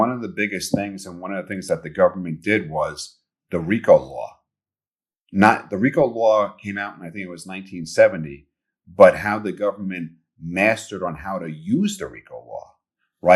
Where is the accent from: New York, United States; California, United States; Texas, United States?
New York, United States; Bronx; And I actually was born in New York. I was raised in the Bronx.